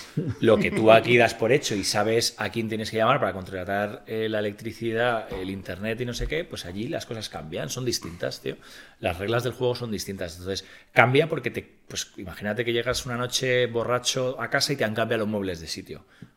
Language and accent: Spanish; Madrid, Community of Madrid, Spain; Yo soy un paleto de Madrid.